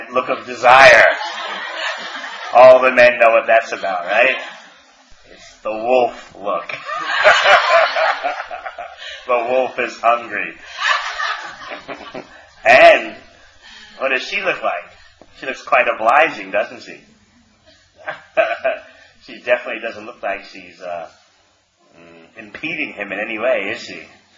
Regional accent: New Zealand; they knew I was from New Zealand

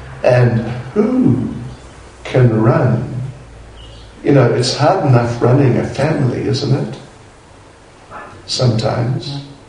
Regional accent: New Zealand; New Zealand. I'm from New Zealand.

